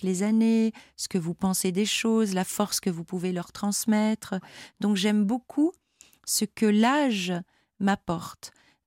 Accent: Belgium; je suis métisse, français, portugais, il veut pas de ma belgitude lui non plus

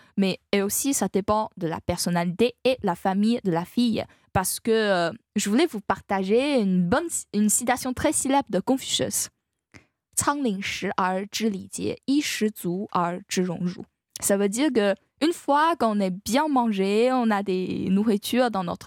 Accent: China; French is a second language; nous, en tant que Chinois, on veut toujours on veut aussi de l'amour et... En Chine, on pose toujours des questions.

